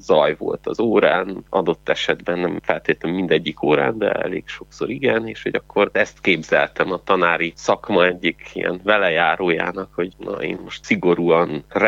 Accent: Székelyudvarhely, Harghita, Romania; Székelyudvarhelyen születtem, ott is nőttem fel, ott végeztem az óvodát, iskolát egészen érettségig

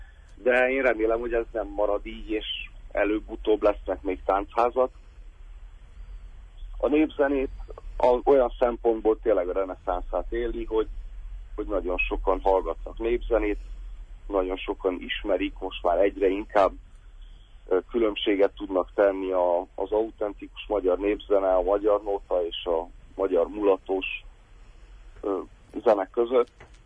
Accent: Hungary; Hát ilyen volt magyarként muzsikálni Ausztráliában.

